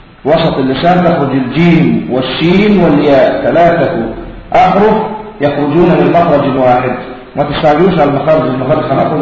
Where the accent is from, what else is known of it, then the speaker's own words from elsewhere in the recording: Egypt; وهي موجودة عندنا في مصر في بعض المحافظات أو بعض المدن